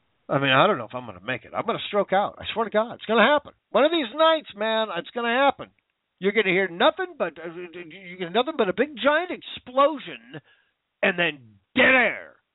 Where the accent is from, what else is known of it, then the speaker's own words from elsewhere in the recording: Washington, United States; now in New York, United States; But after a while, the rain, which I grew up in Washington State. Let me tell you something about rain.